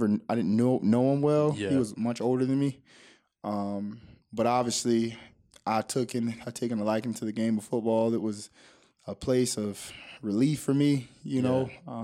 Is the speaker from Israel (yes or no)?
no; Miami, Florida, United States; growing up in Miami, things weren't always, a picnic, mm-hmm. for lack of a better word, right. I should say. But we lived in, you know, an impoverished area